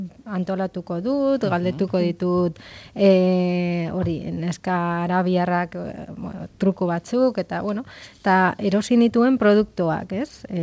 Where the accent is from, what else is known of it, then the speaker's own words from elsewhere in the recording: Pamplona, Navarre, Spain; ni Iruñakoa naiz, baina ama Gipuzkoarra, Azkoiteakoa